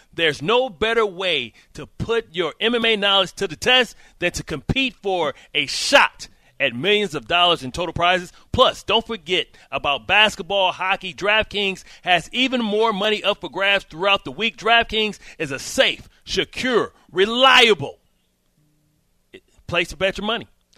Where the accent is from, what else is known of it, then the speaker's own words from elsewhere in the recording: Michigan, United States; And we're from Michigan together, man.